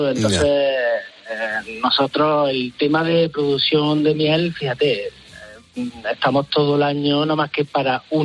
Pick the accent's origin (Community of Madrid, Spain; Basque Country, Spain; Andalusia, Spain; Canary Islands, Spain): Andalusia, Spain; Córdoba; Nosotros somos de Córdoba, ¿sí? Estamos en Córdoba, ¿sí?